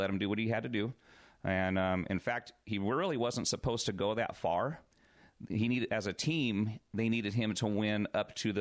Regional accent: Yuma, Arizona, United States; also born or lived in Cherry Point, North Carolina; I was born in Cherry Point, North Carolina, but I am a Yuma native from 1970 until present. I've been in Yuma 50 years.

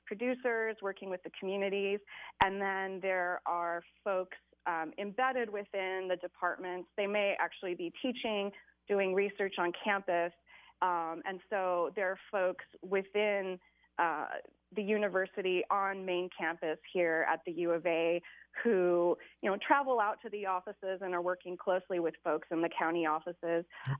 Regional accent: Arizona, United States; I grew up in Arizona, southern Arizona, and I studied econ

